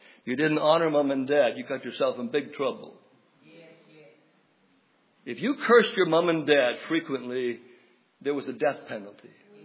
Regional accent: Canada; Growing up in Canada, we went to school in the public school system, and every morning we would sing

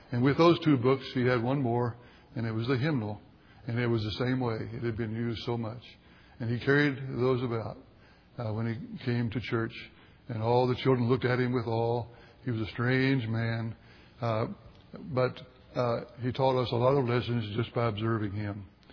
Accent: St. Albans, West Virginia, United States; I saw it in an elder in the church that I grew up in St. Albans, West Virginia

